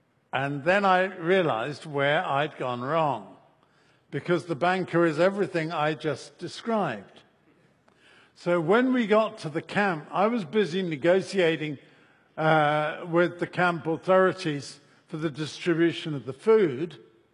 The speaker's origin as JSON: {"language": "English", "country": "United Kingdom", "said": "As a Brit, I understand why you would want the Second Amendment to dispose of the British."}